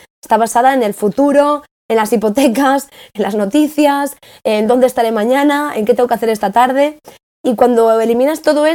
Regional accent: Spain; yo vengo de España, que España está en este sitio, ¿no?

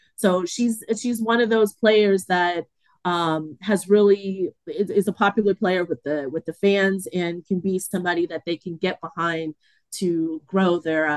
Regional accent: Flint, Michigan, United States; born there; I was born in Flint, so I'm very attached to it, obviously.

